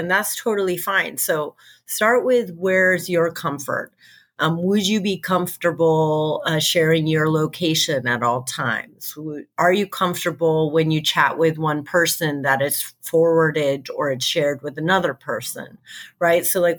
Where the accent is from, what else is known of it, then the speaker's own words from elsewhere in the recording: United States; So we're both American.